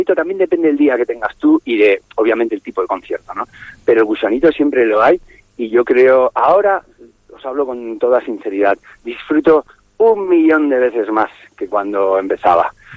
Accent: Cantabria, Spain; todos somos de Cantabria, menos Currito, que viene a este Findet, todos vivimos aquí al lado.

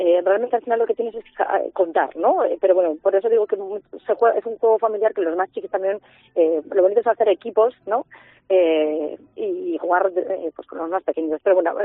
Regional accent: Bilbao, Basque Country, Spain; Ya sabes que nosotros los de Bilbao somos de Bilbao y si hay que hacer más, se harán.

